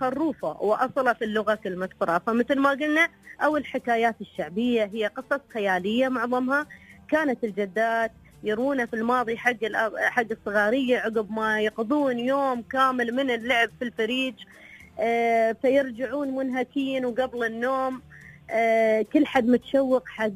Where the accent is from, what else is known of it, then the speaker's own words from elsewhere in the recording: Oman; هم فعلا واجهة تعتبر هنا عندنا في عمان.